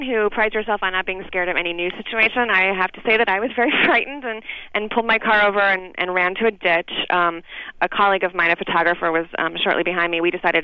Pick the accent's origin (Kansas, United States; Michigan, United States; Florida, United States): Kansas, United States; I mean, I'm from Kansas, and I have been known to mow my yard while sirens are going off